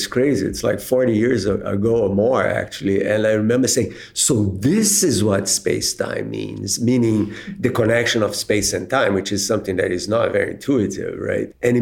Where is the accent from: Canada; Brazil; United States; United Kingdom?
Brazil; Rio de Janeiro; So, I grew up in Brazil, in Rio